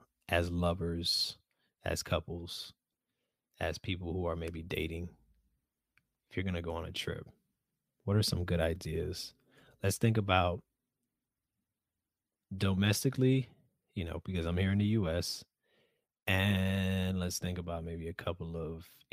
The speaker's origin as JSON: {"language": "English", "town": "Miami", "region": "Florida", "country": "United States", "said": "I'm from Miami, for those who don't know."}